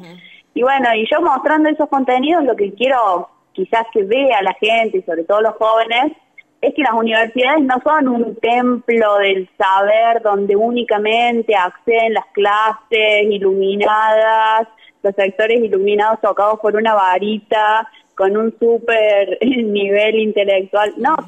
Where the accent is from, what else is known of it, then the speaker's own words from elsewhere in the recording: Río Ceballos, Córdoba, Argentina; yo, como decía, crecí en Río Ceballos